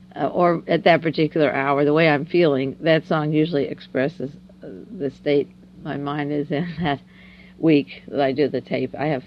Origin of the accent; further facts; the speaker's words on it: Beverly Hills, California, United States; I was brought up in Beverly Hills, California, and went to Beverly High.